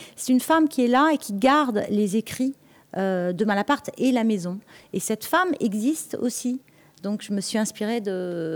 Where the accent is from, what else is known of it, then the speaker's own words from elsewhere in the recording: Brittany, France; parce que je suis bretonne, donc moi une eau à 14 degrés ça me fait pas peur.